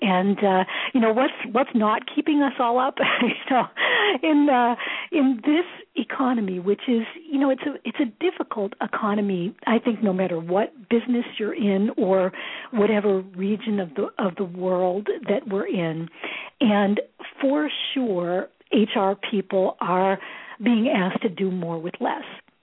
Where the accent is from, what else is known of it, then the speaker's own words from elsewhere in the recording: Boston, Massachusetts, United States; I was with Fidelity Investments in Boston. I'm from the Boston area